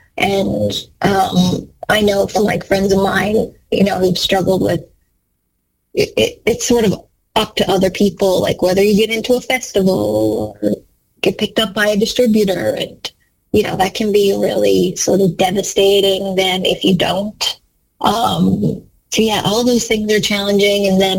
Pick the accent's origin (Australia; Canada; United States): Canada; as a Canadian filmmaker, I like dreamed of having my film play at TIFF.